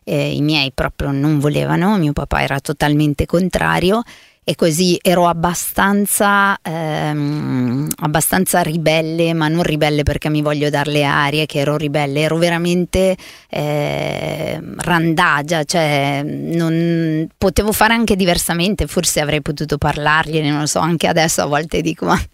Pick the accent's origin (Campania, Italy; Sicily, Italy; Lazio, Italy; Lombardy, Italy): Lombardy, Italy; Milan; born there; also born or lived in Marittima; io sono nata a Milano, mi sento di Marittima, perché si chiama Marittima il posto, che è un paese piccolissimo, frazione di Diso